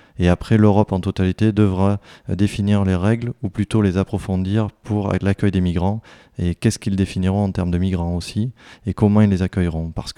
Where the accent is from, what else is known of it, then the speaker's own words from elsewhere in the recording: Tulle, Nouvelle-Aquitaine, France; born there; Je suis un pur Corrézien, je suis né à Tulle, ça fait deux siècles que ma famille est sur Tulle et sur la Corrèze.